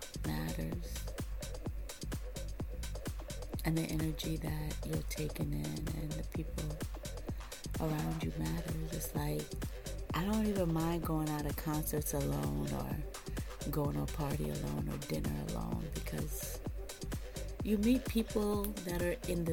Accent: New York, United States; accent: New York; I sound like such a New Yorker when I say coffee. I heard that New York for real. I'm a New Yorker.

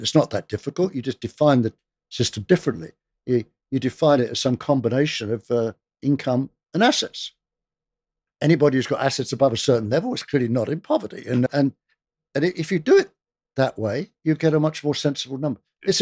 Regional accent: Fulham, London, United Kingdom; I was brought up in Fulham

